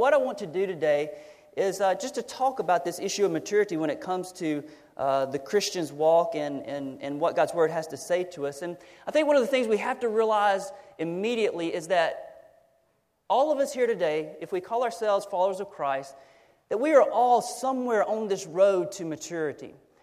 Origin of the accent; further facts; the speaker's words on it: Louisiana, United States; moved away as an adult; We originally both are from the South. I'm originally from Louisiana, and my wife is from South Carolina.